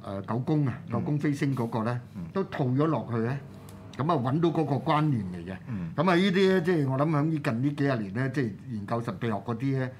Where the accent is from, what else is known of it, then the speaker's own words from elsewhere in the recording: Guangdong, China; accent: Cantonese; 尤其是我係廣東人咧，係廣東音啊